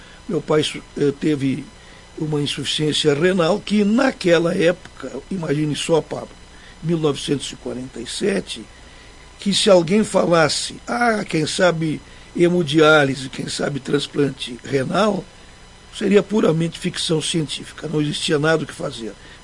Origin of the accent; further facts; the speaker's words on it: Caxias do Sul, Rio Grande do Sul, Brazil; born there; Sim, nasci em Caxias do Sul.